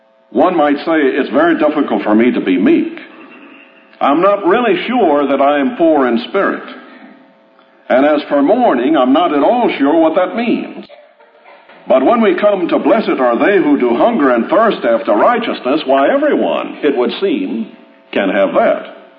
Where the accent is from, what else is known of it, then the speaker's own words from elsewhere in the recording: the South, United States; as you might expect, being a Southerner, an admirer of Jackson